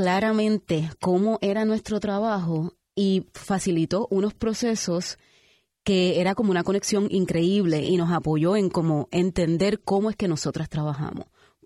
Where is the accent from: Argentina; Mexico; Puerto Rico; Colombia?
Puerto Rico; yo me cuestiono como artista puertorriqueña